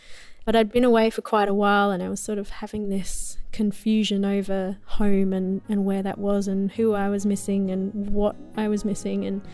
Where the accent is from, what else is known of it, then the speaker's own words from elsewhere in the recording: Bridgetown, Western Australia, Australia; moved away as an adult; now in United Kingdom; I am from Australia. I'm from a little country town in the southwest called Bridgetown. And I started traveling when I was 20 and came over to the UK as a backpacker.